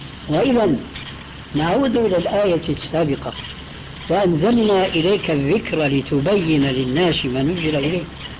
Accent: Syria; الحقيقة أن هؤلاء يقولون عندنا في سوريا بعض الناس

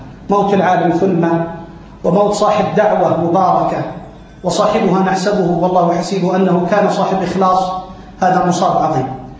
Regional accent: Amman, Amman Governorate, Jordan; also born or lived in Aqaba; لما كنت في مراحل الدراسية الأولى، وانتقلنا من العقبة إلى عمان في سنة 84-85

